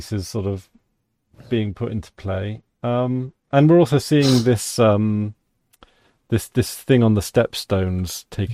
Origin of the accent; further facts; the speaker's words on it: United Kingdom; Like, obviously, being British, it's just part of the general culture.